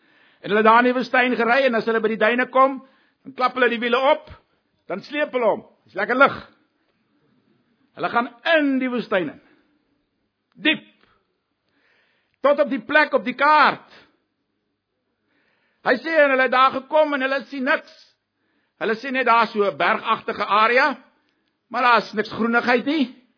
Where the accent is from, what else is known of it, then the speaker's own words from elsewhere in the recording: Namibia; ek het groot geword in Namibië. Ek het baie jare daar gebly, ek was al my skoolloopbaan in Namibië